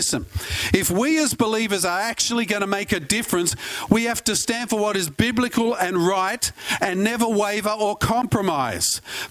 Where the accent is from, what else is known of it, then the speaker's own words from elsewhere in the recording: Australia; I understand the concept of a fair go. I am Australian. We get it.